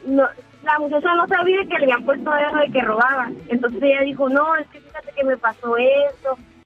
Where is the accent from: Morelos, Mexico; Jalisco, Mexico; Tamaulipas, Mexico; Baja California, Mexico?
Baja California, Mexico; Mexicali; Soy de Mexicali.